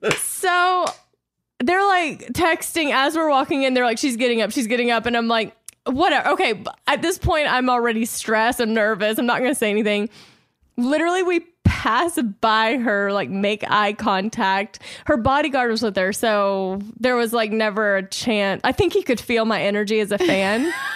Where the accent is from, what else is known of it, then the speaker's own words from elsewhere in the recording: Louisiana, United States; I remember when I lived growing up in Louisiana